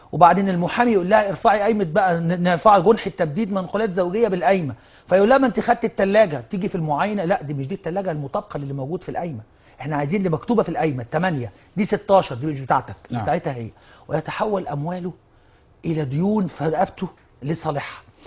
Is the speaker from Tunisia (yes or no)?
no; Egypt; ما احنا الصداق عندنا في مصر برضو العرف جرى